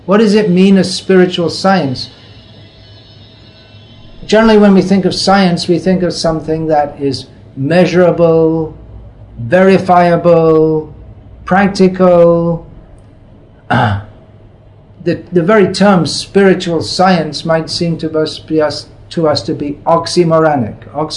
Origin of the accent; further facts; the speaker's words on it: England, United Kingdom; I was a kid growing up in England, that I was taught that, well, if you don't believe this religion that I was raised in, then you go to hell forever.